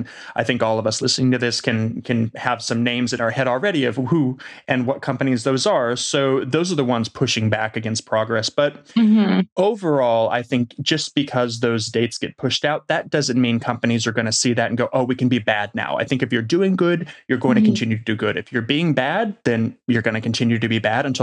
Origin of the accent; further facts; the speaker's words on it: Los Angeles, California, United States; also born or lived in New York / Shanghai / Seoul; now in Melbourne, Australia; So for anybody listening, I'm originally from Los Angeles, but I do live in Melbourne. I've lived kind of all over the world. So New York, Shanghai, Seoul, and now here.